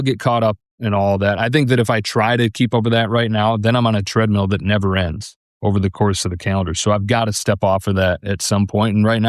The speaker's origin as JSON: {"language": "English", "region": "Michigan", "country": "United States", "tie": "born or raised there", "said": "growing up in Michigan, you could get WGN 720 sitting there, laying on the beach on Lake Michigan"}